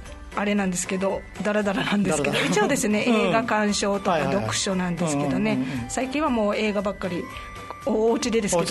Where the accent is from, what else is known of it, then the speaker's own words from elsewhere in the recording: Naha, Okinawa, Japan; 那覇市ですね。